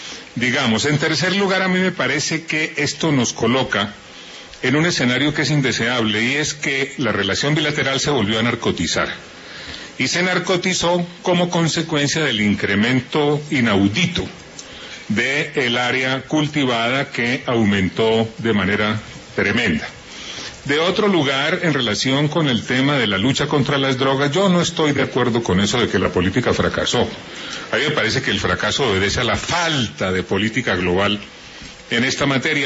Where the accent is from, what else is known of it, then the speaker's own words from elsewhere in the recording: Colombia; a mí como colombiano